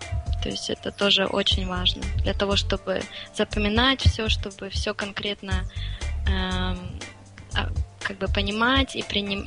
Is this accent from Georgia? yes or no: no; Russia; first language Russian; Но русский, конечно, больше всего мне нравится. Это мой родной язык, и я очень горжусь, что я русская.